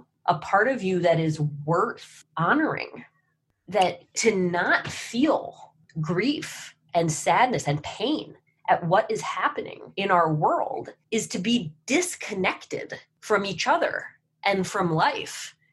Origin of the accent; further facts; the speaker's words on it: Ann Arbor, Michigan, United States; which is quite something for a town the size of Ann Arbor, which happens to be my hometown.